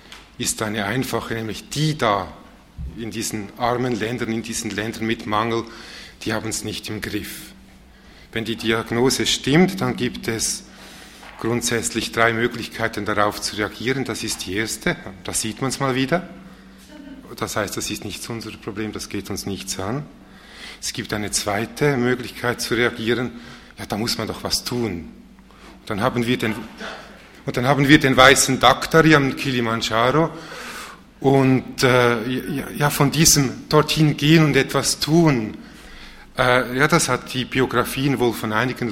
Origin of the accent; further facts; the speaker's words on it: Switzerland; Ich bin ja auch so eine Art Außereuropäer, ich komme aus der Schweiz.